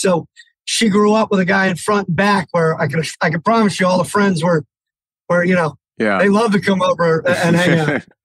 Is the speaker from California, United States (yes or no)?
no; Potomac, Maryland, United States; I grew up in Potomac, Maryland, but I went to Gonzaga High School in Washington, D.C.